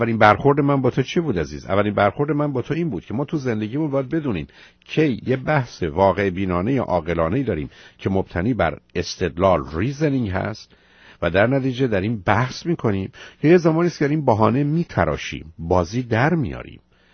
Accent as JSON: {"language": "Persian", "country": "Iran", "said": "ما ایرانی هستیم و فارسی بلدیم"}